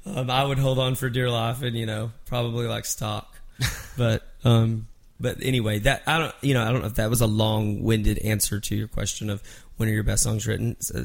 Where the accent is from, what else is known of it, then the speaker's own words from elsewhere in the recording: Mineral Wells, Texas, United States; I was in my hometown in Mineral Wells, Texas.